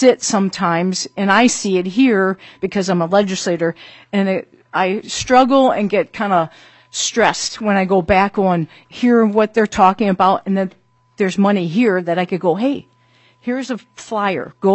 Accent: St. Cloud, Minnesota, United States; I'm from St. Cloud. I represent St. Cloud, a very dynamic community and growing.

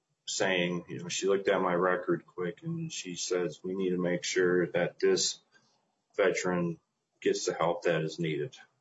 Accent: East Bethel, Minnesota, United States; I'm from East Bethel, Minnesota.

